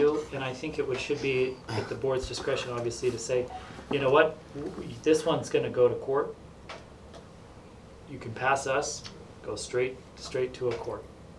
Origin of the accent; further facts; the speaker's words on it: Illinois, United States; There are people that I grew up with in the Illinois Valley who had nothing, but their places were tidy